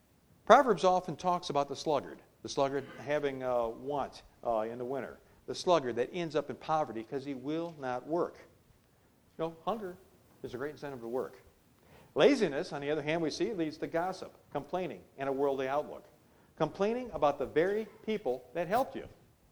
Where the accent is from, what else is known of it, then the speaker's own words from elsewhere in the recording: Detroit, Michigan, United States; I'm from Detroit. In Detroit, they support all unmarried women.